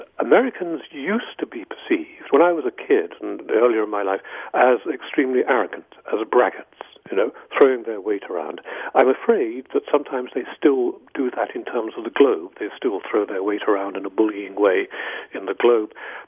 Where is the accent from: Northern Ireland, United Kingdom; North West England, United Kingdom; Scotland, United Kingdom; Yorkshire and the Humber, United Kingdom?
North West England, United Kingdom; Manchester; Actually, I don't speak standard English quite. I was born in Manchester, where there's a very, very strong local accent. So I'd be talking to you like this if I spoke in the way I spoke when I was brought up, like, you know.